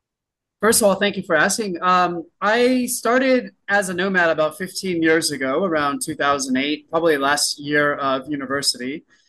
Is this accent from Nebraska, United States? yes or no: no; San Diego, California, United States; And I'm from San Diego, California, which is a very nice place.